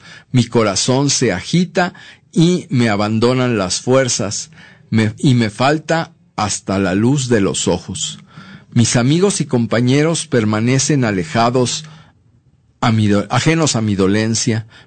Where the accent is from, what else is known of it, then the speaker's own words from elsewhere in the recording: Mexico; son las flores que nos corresponden a nosotros como mexicanos